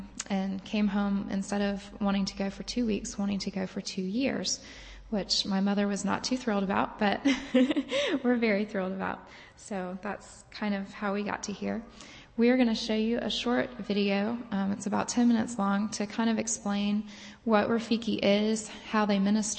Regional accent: Georgia, United States; also born or lived in North Carolina; Christian home as well in South Georgia and then in North Carolina. I don't have a cool story about growing up in Africa, unfortunately

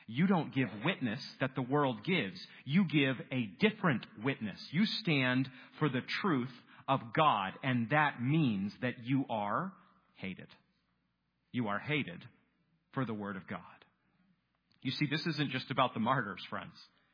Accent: Maine, United States; I grew up in Maine, spent a lot of time at the ocean, and you feel the wind shift.

